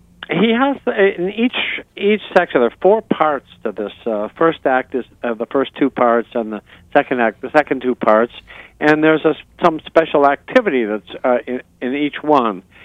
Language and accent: English; Midwest, United States; Well, I'm a Midwesterner. I came from close to Chicago.